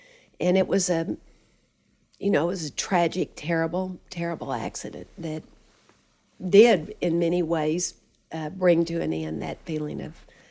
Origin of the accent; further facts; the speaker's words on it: Midland, United States; I think one of the things about growing up in Midland, at least for my friends, was that we felt like we were totally free to do anything we wanted.